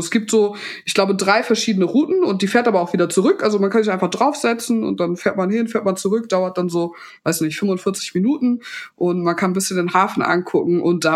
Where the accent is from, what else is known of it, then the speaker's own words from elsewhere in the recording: Hamburg, Germany; als Hamburgerin